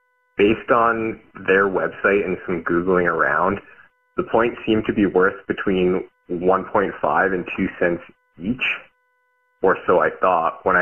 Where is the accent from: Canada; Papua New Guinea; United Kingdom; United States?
Canada; Red Deer, Alberta; from Red Deer, Alberta.